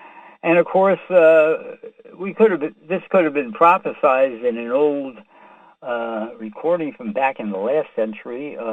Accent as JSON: {"language": "English", "town": "New York City", "region": "New York", "country": "United States", "said": "I'm from New York City."}